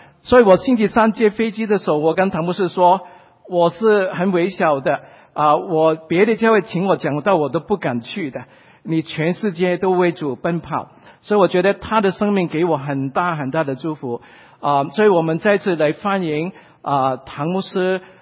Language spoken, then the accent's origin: Chinese; Hong Kong; 因为我从小在香港长大的时候呢，我是基督徒